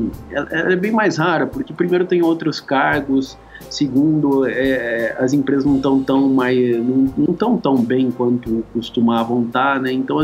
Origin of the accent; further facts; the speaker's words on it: Londrina, Paraná, Brazil; Eu formei em jornalismo lá na Universidade Estadual de Londrina, eu cresci em Londrina e comecei a trabalhar lá